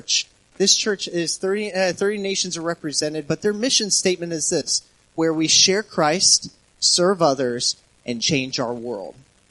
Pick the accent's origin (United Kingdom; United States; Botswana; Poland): Botswana; also born or lived in Cameroon; I grew up on the continent of Africa in Botswana and Cameroon.